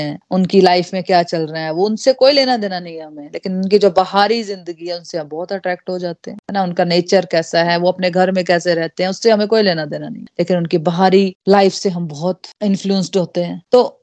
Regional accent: India; हम भारत भूमि में पैदा हुए हैं

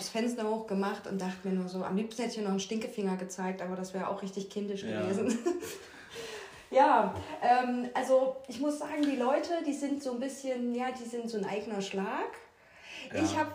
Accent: Thuringia, Germany; ich komme aus Thüringen, ich komme nicht von hier.

